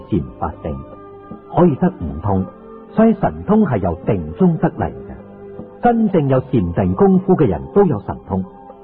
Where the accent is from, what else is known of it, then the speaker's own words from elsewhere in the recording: China; 我们中国人时常讲三十年是一世